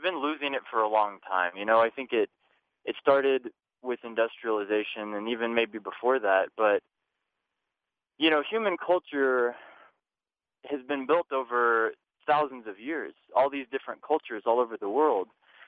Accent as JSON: {"language": "English", "town": "Austin", "region": "Texas", "country": "United States", "tie": "born or raised there", "said": "I grew up in Austin, Texas. I'm 29 years old."}